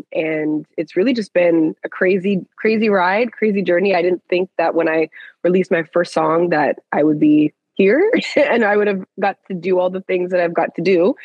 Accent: Canada; I'm a Canadian Christian worshiper, recording artist here living in Ottawa, the capital.

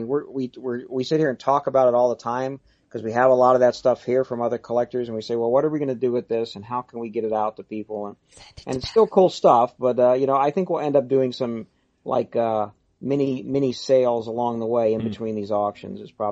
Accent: East Coast, United States; I'm from the East Coast, but my grandparents lived out here. We come out and see them every year.

